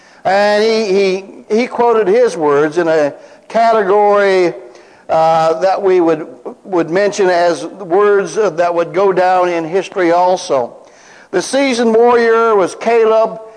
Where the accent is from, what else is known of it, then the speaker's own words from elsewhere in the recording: Illinois, United States; Now, I also grew up in Illinois